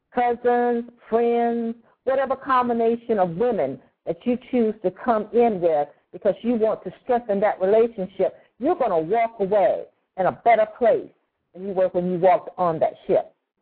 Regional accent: South Carolina, United States; what we did around Memorial Day and what it meant to me growing up in South Carolina.

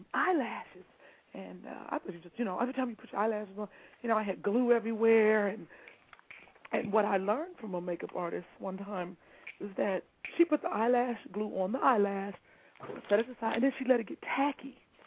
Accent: Cleveland, Ohio, United States; I'm from Cleveland, so I just roll out any kind of way.

